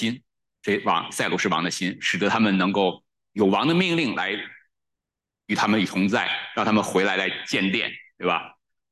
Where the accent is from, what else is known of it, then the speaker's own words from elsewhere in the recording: China; 我们中国人所谓就是过节